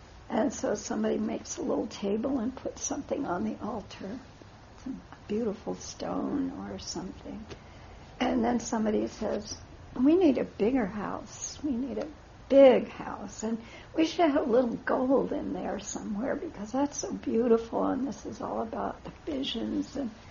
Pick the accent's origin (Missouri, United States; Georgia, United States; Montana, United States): Missouri, United States; St. Louis; It's very different from how I grew up in the Midwest. It's nothing like St. Louis, Missouri had to provide for any of us.